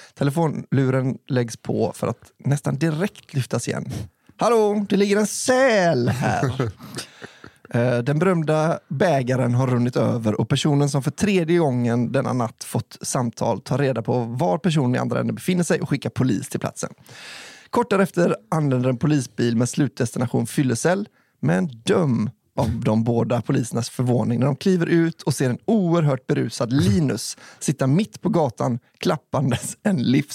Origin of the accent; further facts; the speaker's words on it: Borås, Västra Götaland County, Sweden; Med detta sagt ska vi förflytta oss till en sen lördagskväll i min hemstad Borås.